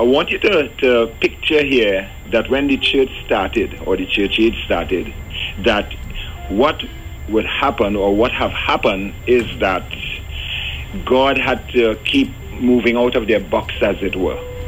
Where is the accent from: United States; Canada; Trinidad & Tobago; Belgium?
Trinidad & Tobago; Rio Claro; because I came from Rio Claro.